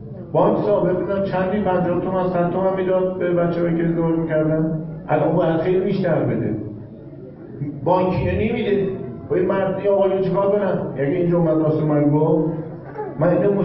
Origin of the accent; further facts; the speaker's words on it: Iran; وقتی میپرسه Where are you from؟ آقا شما بچه کجایی؟ میگم ایران